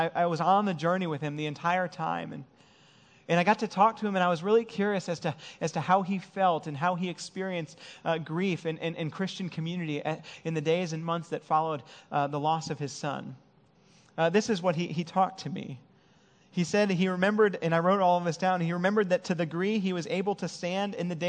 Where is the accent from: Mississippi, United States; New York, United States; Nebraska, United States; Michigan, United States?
Michigan, United States; Detroit; most of my friends growing up in Detroit were Jewish